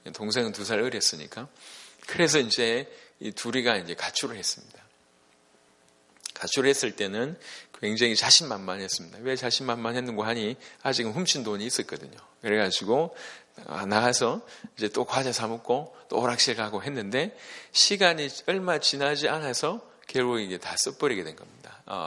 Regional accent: Masan, South Gyeongsang, South Korea; 저는 고향이 저 경상도 마산이 고향입니다. 어릴 때 굉장히 가난하게 자랐습니다.

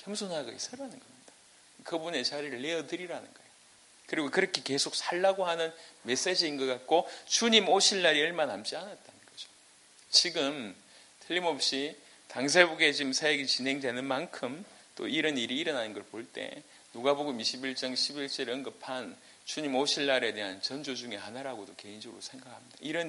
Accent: South Korea; 우리는 한국 사람이니까 코로나에 상관없다고 제가 확신 있게 얘기했거든요.

